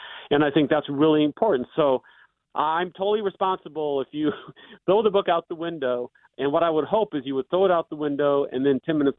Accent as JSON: {"language": "English", "town": "Davenport", "region": "Iowa", "country": "United States", "tie": "born or raised there", "said": "I mean, I think I grew up on the Mississippi River in urban Iowa, and it was nothing like the bucolic area that people in other parts of the country might think."}